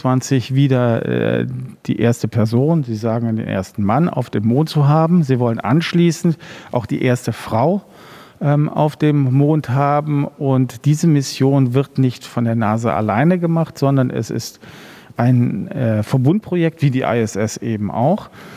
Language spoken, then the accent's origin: German; Germany; wo wir gerade wir als Deutsche extrem stolz drauf sein dürfen